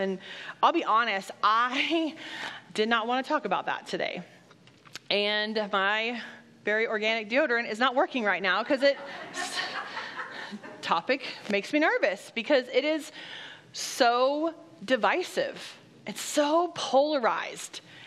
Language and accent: English; United States; I love this country. I love that I'm an American.